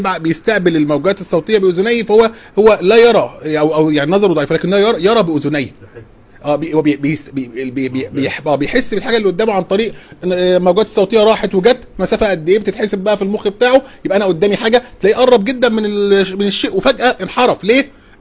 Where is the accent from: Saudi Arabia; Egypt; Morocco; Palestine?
Egypt; طبعا أسبابها عندنا في مصر وفي كثير من البلاد